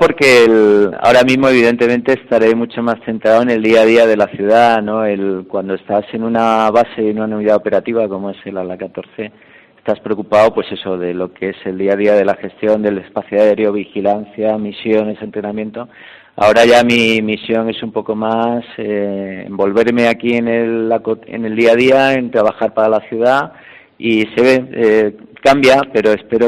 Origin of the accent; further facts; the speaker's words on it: Málaga, Andalusia, Spain; born there; now in Talavera de la Reina, Spain; no siendo de aquí original, porque yo nací en Málaga, no teniendo familia